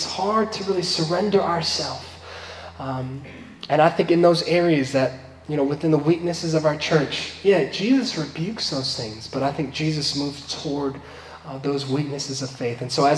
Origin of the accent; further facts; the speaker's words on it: East Coast, United States; my family's in New York, and I'm from the East Coast originally, so it's been a little over 3 years since I've been here